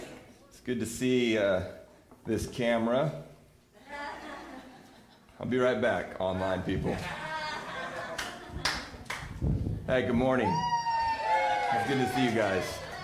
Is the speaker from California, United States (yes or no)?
yes; Cambria, California, United States; now in Texas, United States; and we both grew up in Cambria. We're from Cambria, and we live in Texas now.